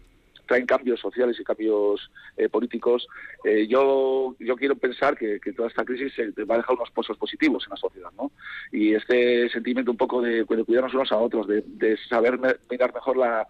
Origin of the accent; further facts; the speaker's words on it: Campezo, Basque Country, Spain; pasar el confinamiento aquí ya en mi pueblo, ¿no? Y yo me imaginaba en una ciudad, tanto en Donosti como en Gasteiz, y no sé cómo hubiera pasado. Pero gracias a Dios he estado aquí en Campezo.